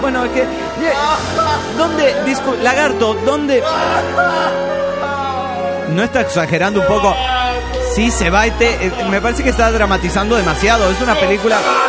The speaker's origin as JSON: {"language": "Spanish", "town": "Río Grande", "region": "Tierra del Fuego", "country": "Argentina", "said": "de Río Grande, Tierra del Fuego, Argentina."}